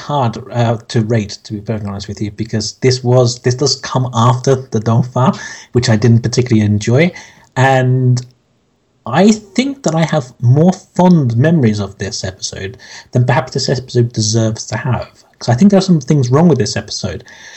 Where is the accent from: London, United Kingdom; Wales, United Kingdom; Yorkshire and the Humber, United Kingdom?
London, United Kingdom; from London.